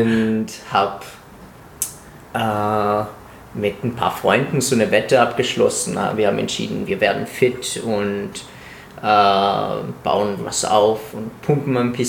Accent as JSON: {"language": "German", "country": "Italy", "said": "eben als Italiener, Calisthenics ist in Italien, hat viel früher angefangen als hier."}